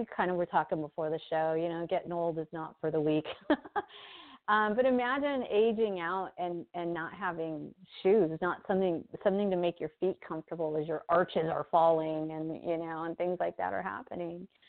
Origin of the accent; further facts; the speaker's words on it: United States; I'm speaking as an American, you can't walk into a restaurant without a pair of shoes.